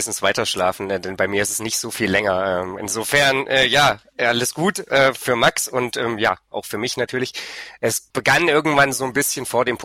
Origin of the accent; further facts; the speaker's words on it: Würzburg, Bavaria, Germany; born there; Denn ich bin zwar in Würzburg geboren, aber wohne seit, weiß ich nicht, Jahr und Tag gefühlt mitten im zentralen Sachsen.